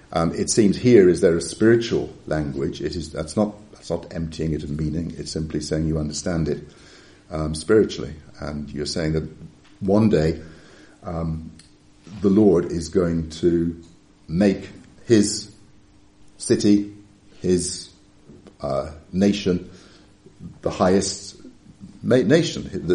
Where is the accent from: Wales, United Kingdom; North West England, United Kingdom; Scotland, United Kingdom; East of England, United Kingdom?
Wales, United Kingdom; because I'm Welsh. There's a bit of old Presbyterianism in me.